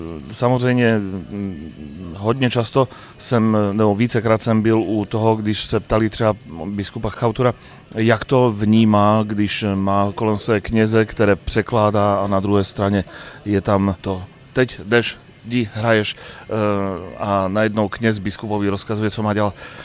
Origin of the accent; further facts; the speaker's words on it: Slovakia; jako rodilý Slovák můžu říct, že emoce už jenom v tom názvu zaznívají